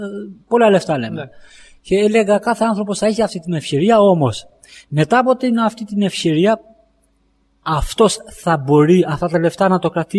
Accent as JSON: {"language": "Greek", "country": "Albania", "said": "φεύγω από την Ελλάδα και βρίσκομαι κρυφά στην Αλβανία, στην πόλη μου."}